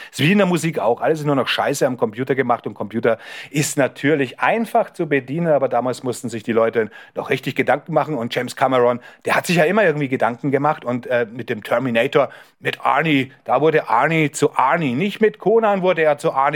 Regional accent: Bavaria, Germany; Die heißt dann bei uns in Bayern Leberkuchen.

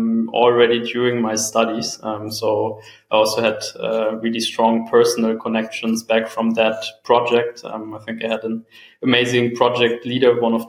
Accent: Freiburg, Baden-Württemberg, Germany; also born or lived in Mannheim; Yes, indeed, I grew up in Freiburg, then first moved to Mannheim for my university studies. So not too far from home first

